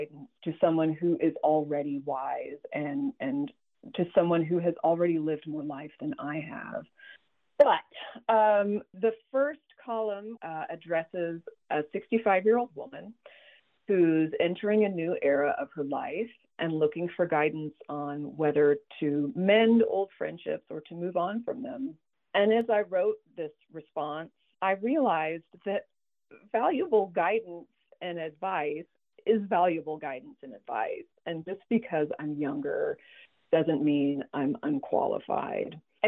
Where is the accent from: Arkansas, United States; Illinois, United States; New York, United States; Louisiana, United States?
Arkansas, United States; Fayetteville; You know, I'm from Fayetteville. I lived there for 30 years. My parents still live there.